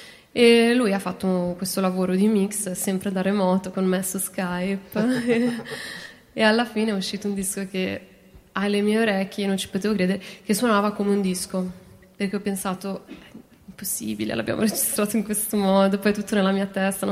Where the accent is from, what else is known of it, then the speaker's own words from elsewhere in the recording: Milan, Lombardy, Italy; noi siamo di Milano, tra l'altro, più o meno